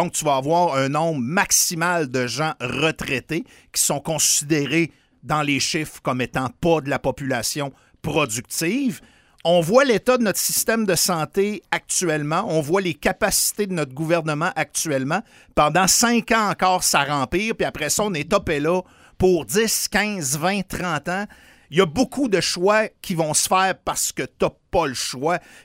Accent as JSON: {"language": "French", "town": "Saint-Fulgence", "region": "Quebec", "country": "Canada", "tie": "born or raised there", "said": "c'est ma sœur maintenant qui a la maison familiale où on a grandi au Cap Jaseux à Saint-Fulgence."}